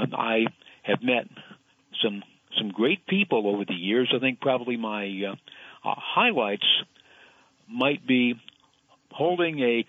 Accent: Vernon, Vermont, United States; I mean, my hometown of Vernon was basically untouched, but part of Brattleboro's downtown was underwater.

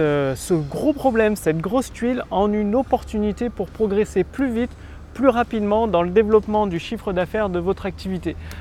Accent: Clermont-Ferrand, Auvergne-Rhône-Alpes, France; je viens de l'Auvergne, du côté de Clermont-Ferrand, et chaque hiver, il y a de la neige, il neige.

